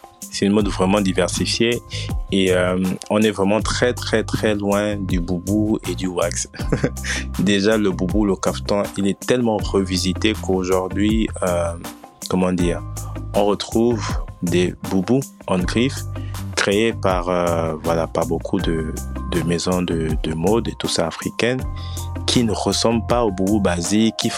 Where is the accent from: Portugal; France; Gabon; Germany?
Gabon; now in Dakar, Senegal; je suis Gabonais d'origine et je suis basé à Dakar.